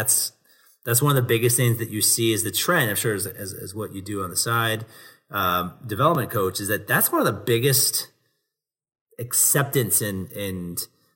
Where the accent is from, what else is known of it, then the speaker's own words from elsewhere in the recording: Portland, Oregon, United States; moved away as an adult; also born or lived in Ohio / Chicago / San Jose / New York City; In fact, I grew up in Portland, Oregon. So just down the street from Seattle there.